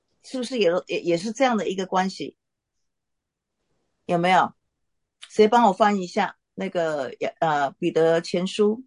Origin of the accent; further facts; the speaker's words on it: China; 我们中国人比较没有再这样回答了哈